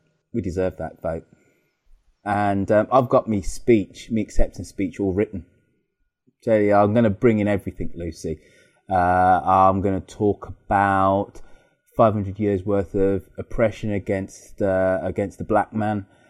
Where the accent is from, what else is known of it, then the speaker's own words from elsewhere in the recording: United Kingdom; Because me, if I, you know, being British and polite, I'd have said, of course, Justin.